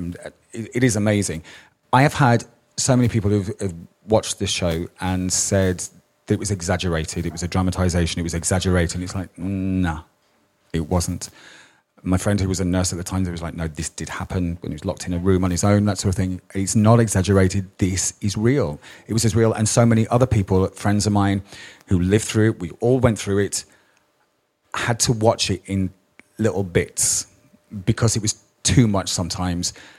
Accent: Birmingham, West Midlands, United Kingdom; I was brought up in Birmingham

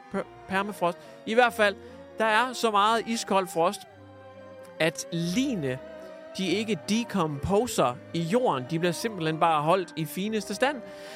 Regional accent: North Denmark Region, Denmark; now in Aalborg, Denmark; Jeg sidder og optager det her lige nu i Aalborg. Der er lidt mere fart på, end der er i min hjemby i Jørgen, som lige ligger 60 km nord for Aalborg.

